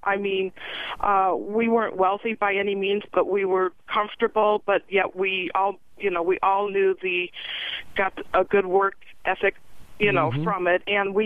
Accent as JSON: {"language": "English", "town": "Royal Oak", "region": "Michigan", "country": "United States", "tie": "born or raised there", "said": "well, I grew up in Royal Oak, Michigan."}